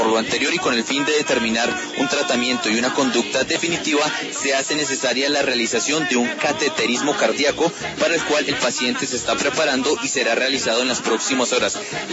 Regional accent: Colombia; todos como colombianos lo sentimos

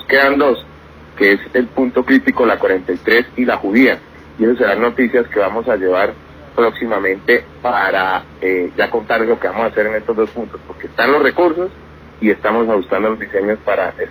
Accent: Santander, Colombia; Entonces, somos santandereanos también vigilando aquí la ejecución de la obra.

